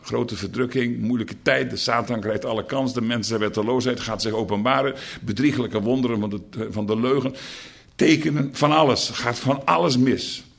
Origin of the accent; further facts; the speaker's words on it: Ermelo, Gelderland, Netherlands; Ik kwam uit Ermelo.